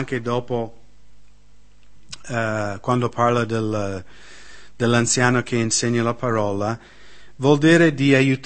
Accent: United States; Io non sono d'accordo che purtroppo nel mio paese c'è troppo facilmente l'usanza di gettare gli anziani nella casa di riposo negli Stati Uniti.

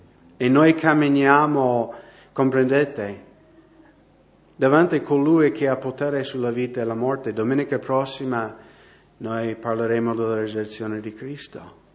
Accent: Washington, United States; Italian is a second language; Di comprarmi una fattoria nello stato di Washington, da dove vengo io, avere delle mucche, gli animali, vivere in campagna, nell'aria fresca, lavorare con gli animali, questo era il mio sogno.

